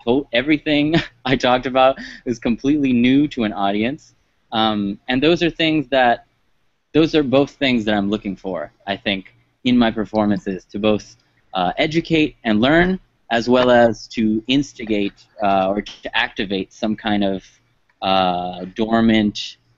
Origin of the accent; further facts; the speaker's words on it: Miami, Florida, United States; something that being a Cuban American, I can see a lot of in my family and my, my hometown, Miami.